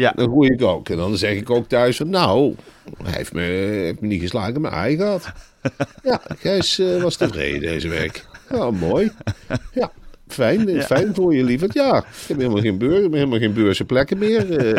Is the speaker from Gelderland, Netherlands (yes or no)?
yes; Arnhem, Gelderland, Netherlands; en daar moet ik als Arnhemmer, ik hoef het woord alleen maar te horen, dan word ik helemaal warm